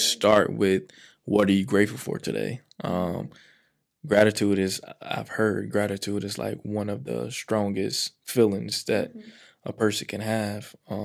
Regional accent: St. Louis, Missouri, United States; now in Atlanta, United States; dang, I'm about to like really walk away from everything here in St. Louis. Like, this is my hometown, you know? But since I've been here in Atlanta, it's been just like amazing for me.

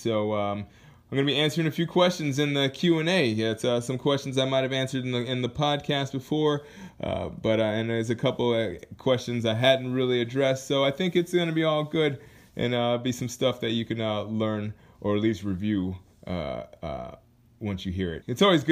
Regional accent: Anchorage, Alaska, United States; So anyways, I am from Alaska, Anchorage, Alaska. I went to high school in Anchorage, Alaska. From there, I moved around a lot because I was a military brat, but I ended up going to high school in Alaska, so I call that home

